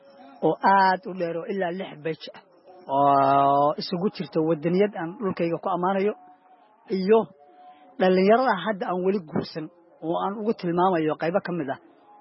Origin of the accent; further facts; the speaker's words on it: Cawlaq, Galguduud, Somalia; born there; taariikh nololeedkayga haddii aan kaaga warramo aniga waxaan ku dhashay gobolka Galgaduud gaar ahaan degmada Cawlaq